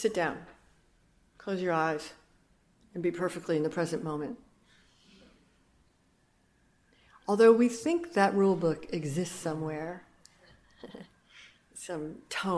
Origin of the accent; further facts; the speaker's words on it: New York, United States; moved away as an adult; now in Berkeley, United States; first out to California from New York, being a New Yorker for my whole life, really. Jump over to California, try it out, be a New Yorker living in California.